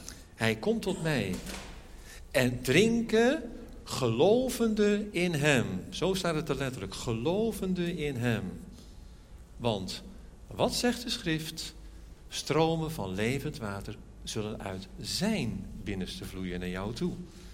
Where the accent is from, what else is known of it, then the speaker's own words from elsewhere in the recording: Netherlands; En weet je, als Hollandse jongen denk je dan van, nou, het zal wel een beetje meevallen, hè.